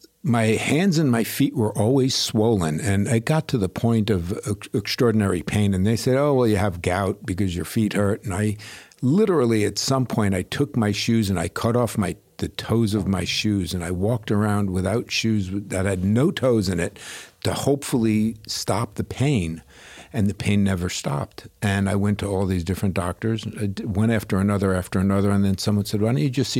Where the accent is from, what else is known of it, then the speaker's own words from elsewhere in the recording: Great Neck, New York, United States; New York City and then Long Island.